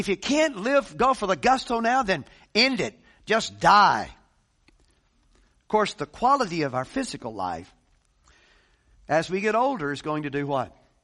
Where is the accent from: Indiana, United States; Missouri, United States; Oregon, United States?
Oregon, United States; I mean, Larry and Bev and Ruth and I came from Oregon. I mean, they're ready to kill you up there anytime.